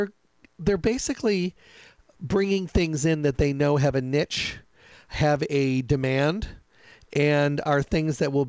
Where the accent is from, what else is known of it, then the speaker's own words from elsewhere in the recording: Midwest, United States; I'm from the Midwest, so oak trees are pretty big back there.